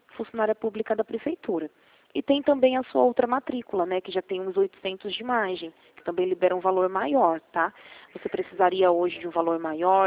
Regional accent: Rio Claro, São Paulo, Brazil; Eu sou daqui de Rio Claro mesmo.

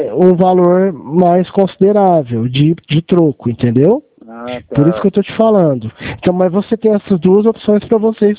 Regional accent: Franca, São Paulo, Brazil; Eu sou de Franca

